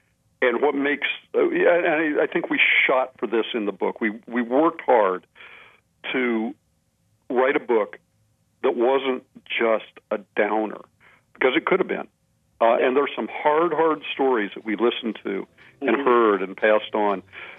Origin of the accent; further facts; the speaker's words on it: Southwest, United States; I come from the Southwest. I was in a rock and roll band that had Chicano members in it at times.